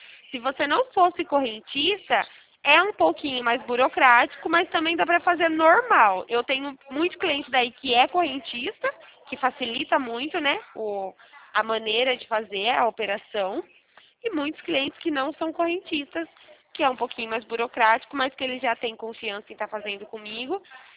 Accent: Araras, São Paulo, Brazil; Eu sou de Araras, interior de São Paulo.

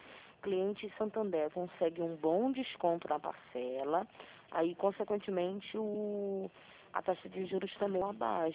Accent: Rio de Janeiro, Brazil; Sim, eu também sou do Rio.

